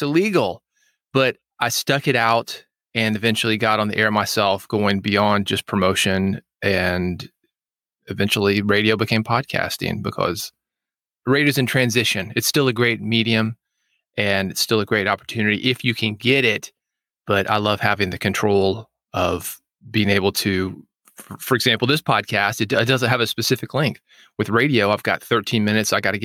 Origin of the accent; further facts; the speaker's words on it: Nashville, Tennessee, United States; born there; I was born in Nashville, and that is what we do here.